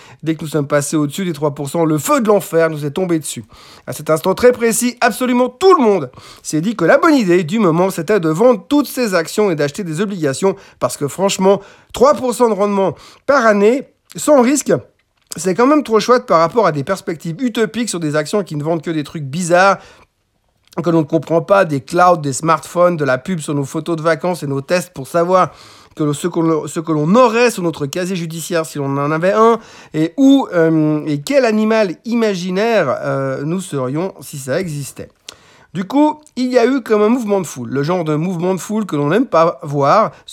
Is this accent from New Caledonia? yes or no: no; Geneva, Switzerland; Personnellement, en tant que Suisse et Genevois